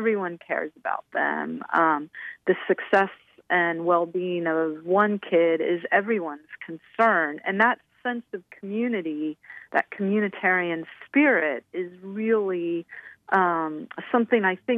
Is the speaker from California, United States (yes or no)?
yes; Santa Clara, California, United States; I grew up in Santa Clara, a town not too far from where I grew up.